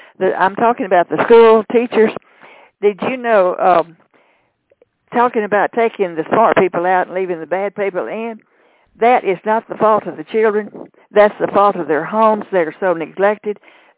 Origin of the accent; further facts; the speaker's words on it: Texas, United States; I was raised in Texas, and we learned how to read by phonics.